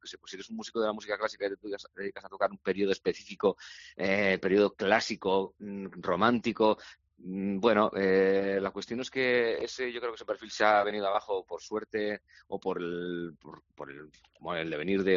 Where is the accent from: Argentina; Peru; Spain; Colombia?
Spain; Bilbao, Basque Country; ir a Bilbao y tocarlo siendo bilbaíno, la verdad te voy a decir.